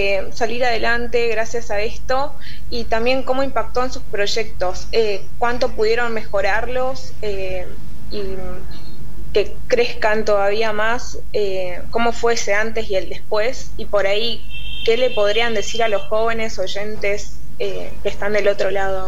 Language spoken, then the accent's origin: Spanish; Formosa, Argentina; now in Buenos Aires, Argentina; soy de Formosa. Estoy acá en Buenos Aires estudiando medicina.